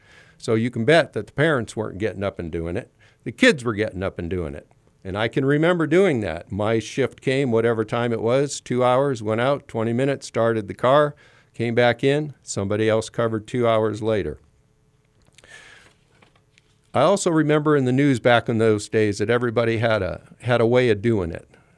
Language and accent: English; Fairbanks, Alaska, United States; Back in the day, before they had plug-ins for cars, as I grew up in Fairbanks